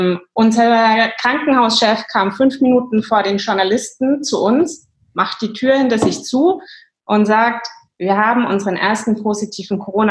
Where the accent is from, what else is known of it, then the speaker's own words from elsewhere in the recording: Germany; now in Stockholm, Sweden; Komme ursprünglich aus Deutschland. Nach Schweden hat es mich zum allerersten Mal vor 18 Jahren verschlagen. Habe dann aber noch ein paar Wendungen in Deutschland, England und Irland gemacht und bin jetzt seit 4 Jahren in Stockholm